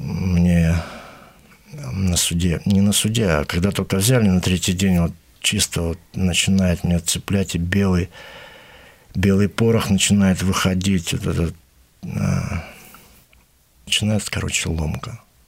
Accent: Lgov, Kursk Oblast, Russia; born there; Я родился в Курской губернии, в городе Льгое.

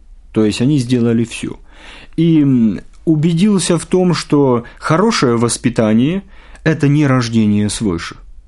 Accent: Kobrin, Brest Region, Belarus; born there; Я родился в Белоруссии, в городе Кобрине, это Брестская область.

